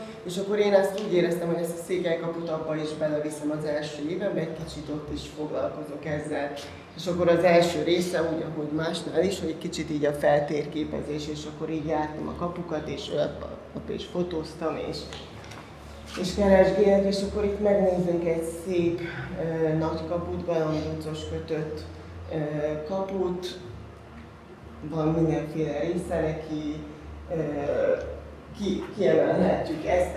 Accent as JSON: {"language": "Hungarian", "town": "Senta", "region": "Vojvodina", "country": "Serbia", "also_born_or_lived": "Hungary", "lives_now": "Romania", "said": "délvidékről származom, Zentáról, és úgy hozta a sors, hogy Magyarországon is éltem, ott ismertem meg a férjem, aki elhozott ide, mint a négy mesénkbe, erre a mesés vidékre, Csíkországba"}